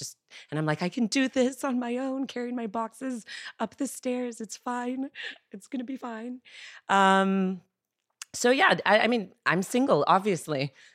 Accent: Malta; also born or lived in United States; So I'm American Maltese. Like you said, I've grown up in both places. I moved back to Malta.

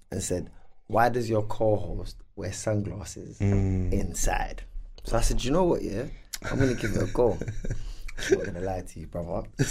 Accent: Galkayo, Mudug, Somalia; Next one, one of my favorite, Puntland and Mug Security Operations in Galkayo. My hometown.

